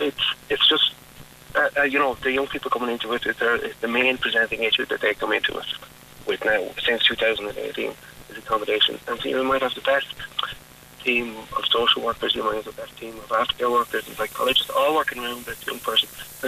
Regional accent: Newbridge, Leinster, Ireland; I don't cover Newbridge, and I was from Newbridge, all right.

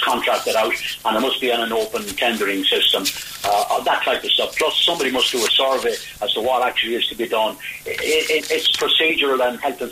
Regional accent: Ireland; show us up as being good Irish people.

